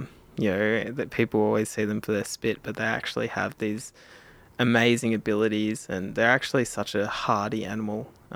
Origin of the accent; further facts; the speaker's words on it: New South Wales, Australia; I'm an Indigenous guy myself. I'm from Kamilaroi country.